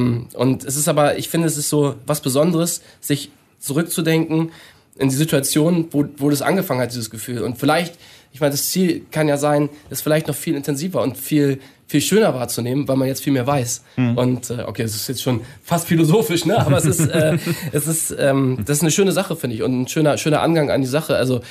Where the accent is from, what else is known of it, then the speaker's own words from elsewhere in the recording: Hamburg, Germany; Und wir als Hamburger fühlen uns hier sehr, sehr wohl, weil ich finde, es ist Hamburg sehr ähnlich